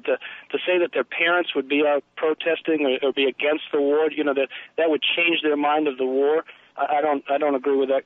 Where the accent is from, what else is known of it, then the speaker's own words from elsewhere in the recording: Indianapolis, Indiana, United States; I'm actually traveling through Erie. I'm from Indianapolis, Indiana.